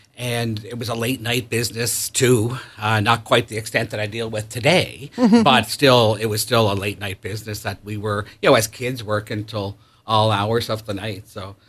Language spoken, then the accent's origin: English; Cornwall, Prince Edward Island, Canada; also born or lived in New Haven / Clyde River; I grew up kind of the Cornwall area, New Haven, Clyde River, Cornwall.